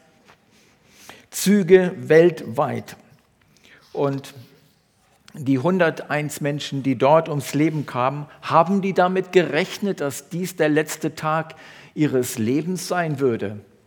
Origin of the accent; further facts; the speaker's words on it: Lower Saxony, Germany; Bei uns in der Nähe, wo ich herkomme, gibt es ein Dorf und dieses Dorf heißt Eschede. Und Eschede liegt an der Bahnlinie von Hannover nach Hamburg.